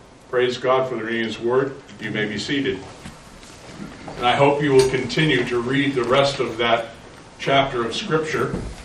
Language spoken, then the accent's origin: English; United States; born there; I love the land of my native birth. I'm a Native American. I'm not an Indian, but born here in the great U.S. of A., nearly 400 years of ancestry.